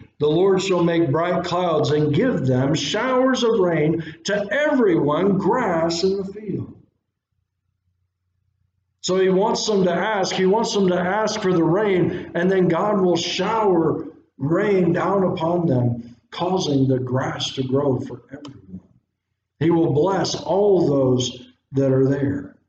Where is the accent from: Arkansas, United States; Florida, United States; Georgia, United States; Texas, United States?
Georgia, United States; And I come from Georgia, and in Georgia, from time to time, we have droughts